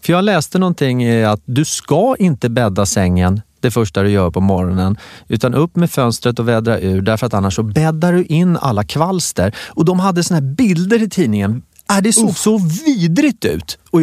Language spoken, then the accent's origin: Swedish; Värmdö, Stockholm County, Sweden; born there; Där är jag född, på Värmdö.